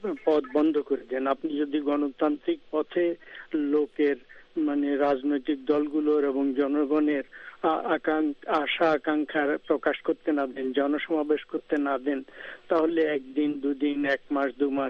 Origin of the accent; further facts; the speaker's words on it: Bangladesh; যেহেতু আমি বাংলাদেশি, প্রাণ পড়ে থাকে দেশে